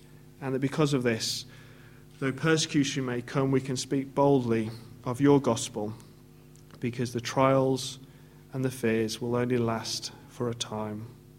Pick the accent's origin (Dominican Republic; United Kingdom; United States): United Kingdom; England; as English people, we like to, you know, you're not allowed to use the same word in the sentence.